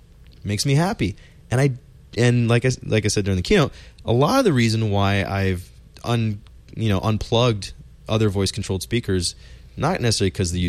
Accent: Phoenix, Arizona, United States; For me, maybe because I grew up in Phoenix, it kind of has like a cactus shape, like a barrel cactus shape

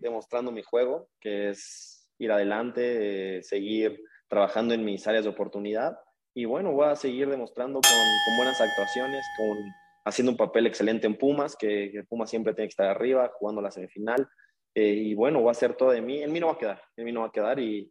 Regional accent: Mexico; yo como mexicano me siento orgulloso de haber nacido en este país

